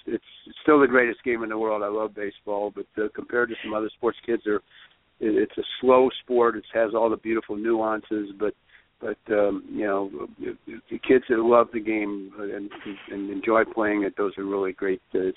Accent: St. Louis, Missouri, United States; Well, I grew up in St. Louis and a big Cardinal fan.

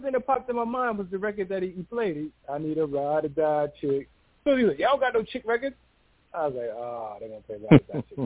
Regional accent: Queens, New York, United States; I'm from Queens, dog.

